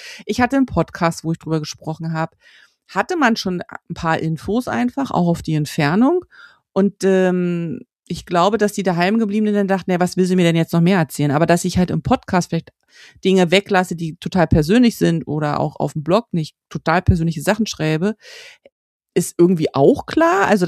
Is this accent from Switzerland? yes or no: no; China; ich komme aus China und ich möchte jetzt mal über China reden.